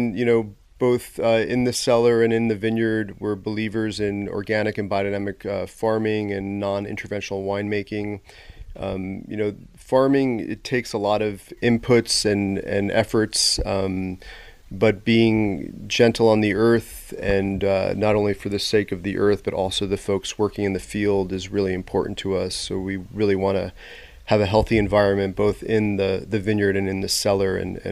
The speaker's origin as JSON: {"language": "English", "region": "New York", "country": "United States", "tie": "born or raised there", "said": "I grew up in New York and wasn't really raised around wine"}